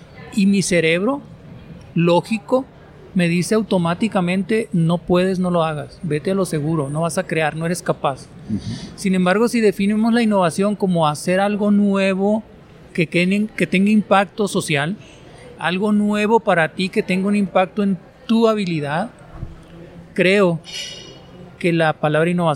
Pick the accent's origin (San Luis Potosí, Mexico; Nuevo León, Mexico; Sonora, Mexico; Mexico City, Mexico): Sonora, Mexico; Vengo de Sonora, México, un estado, lo que llaman departamento, al norte de México, al noroeste. Hacemos frontera con Estados Unidos, o sea, muy al norte.